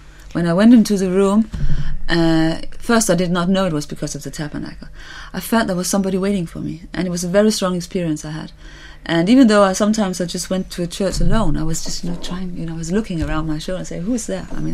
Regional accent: Copenhagen, Capital Region of Denmark, Denmark; I'm from Copenhagen in Denmark. I still am a theologian.

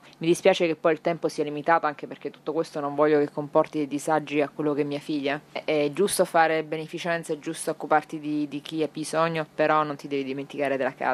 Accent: Messina, Sicily, Italy; born there; Sono nata a Messina, in un quartiere, non è uno dei quartieri più fortunati, dove comunque vivono ancora oggi i miei genitori

